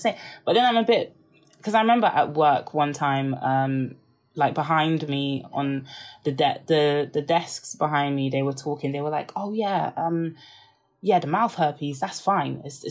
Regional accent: Nigeria; And it's the same thing with I've noticed Nigerian Black Twitter as well, because I'm Nigerian.

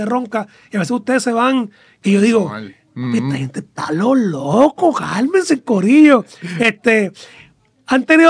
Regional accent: Bayamón, Puerto Rico; yo también yo soy de Bayamón, me vengo un residencial también

